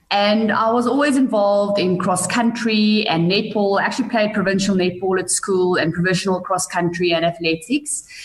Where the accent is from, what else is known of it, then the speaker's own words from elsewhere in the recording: Bethlehem, Free State, South Africa; Growing up in Bethlehem, unfortunately, swimming is not a big sport or school sport there.